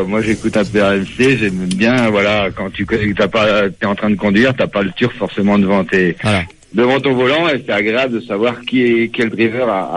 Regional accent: Rennes, Brittany, France; Même si je suis Rennais

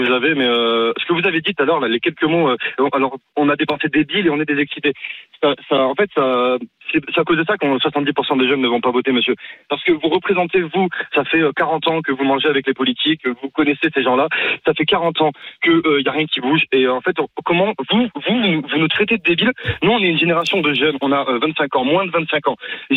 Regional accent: Toulouse, Occitanie, France; now in Béarn, France; J'habitais à Toulouse, j'ai grandi à Toulouse, j'ai déménagé il y a 6 mois pour aller me mettre au vert, comme on dit, pour aller vivre. J'habite à la ferme en fait.

